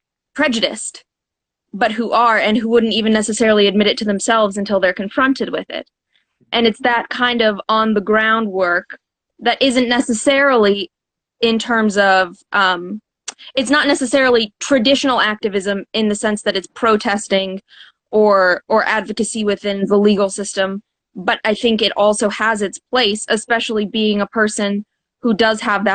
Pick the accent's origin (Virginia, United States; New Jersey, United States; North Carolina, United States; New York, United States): New Jersey, United States; also born or lived in Atlanta; Well, I was born in Atlanta and I spent my early childhood in New Jersey, and I live in Suwanee right now.